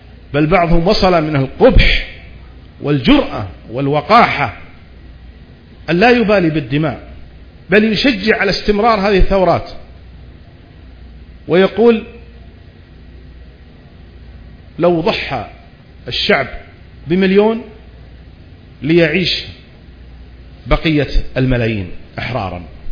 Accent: Saudi Arabia

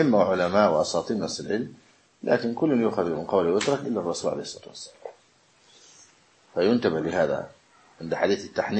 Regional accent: Egypt; يعني عندنا في مصر يقول حصلت البركة

